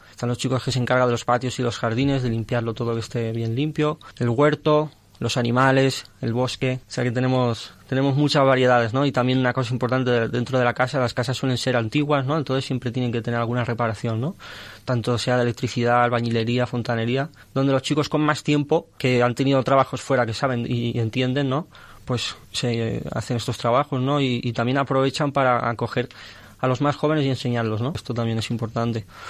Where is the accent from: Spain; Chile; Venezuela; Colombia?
Spain; Valencia, Valencian Community; soy de Valencia y llevo 2 años y 8 meses en la comunidad del cenáculo, donde entré en España.